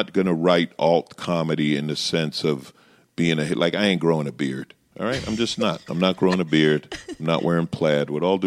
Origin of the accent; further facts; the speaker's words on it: Queens, New York, United States; Yeah, I grew up in Queens. So you're around everybody.